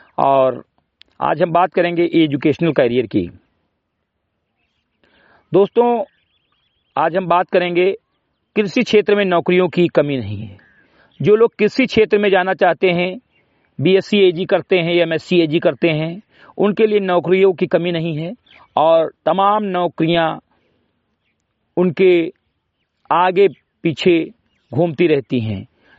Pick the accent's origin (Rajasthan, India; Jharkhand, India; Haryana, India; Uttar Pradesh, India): Uttar Pradesh, India; Simrigarhi; ग्राम सभा सिमरीगढ़ी विकासखंड मेनपुरा जनपद बहराइच का मूल निवासी हूं